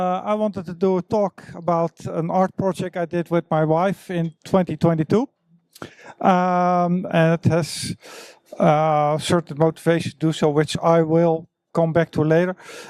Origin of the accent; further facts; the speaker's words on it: Zeeland, Netherlands; also born or lived in Limburg; I'm originally from Zeeland, did electronic study over there, then moved to Limburg